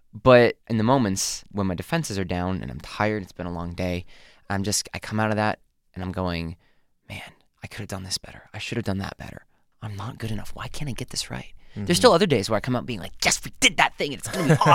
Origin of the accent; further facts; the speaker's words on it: Philippines; Back when I was younger and growing up in the Philippines, I had a very different type of childhood.